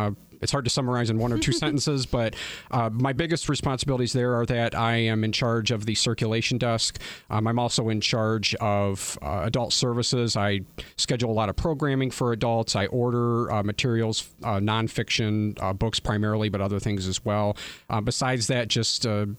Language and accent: English; Battle Creek, Michigan, United States; I'm originally from Battle Creek. I moved to the area in 2012 when I was originally offered this position.